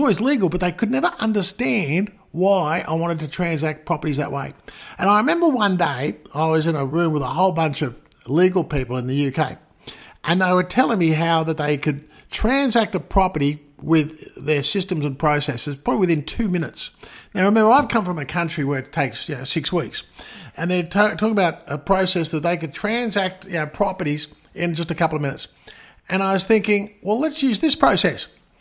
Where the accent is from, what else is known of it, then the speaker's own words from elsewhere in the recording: Australia; now in United States; because being Australian